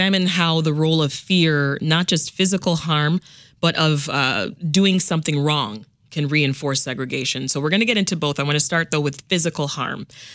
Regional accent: Canada; now in Chicago, United States; I come here from another state, but, you know, by way of another country, right? I'm Canadian.

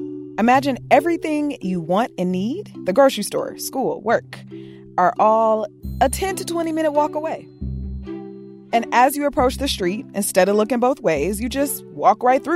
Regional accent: Detroit, Michigan, United States; Growing up in Detroit, which is the Motor City, right? I believed that cars were king.

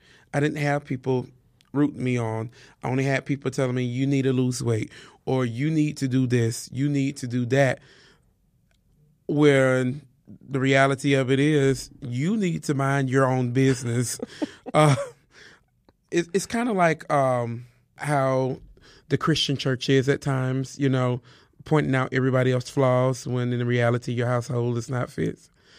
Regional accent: Moss Point, Mississippi, United States; But I was born and raised in Moss Point, Mississippi. And it's just the Southern way of life, you know.

